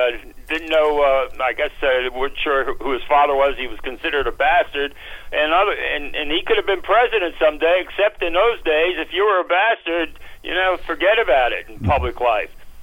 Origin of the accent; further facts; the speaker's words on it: Newark, New Jersey, United States; born there; I was born in Newark, same place that Aaron Burr was born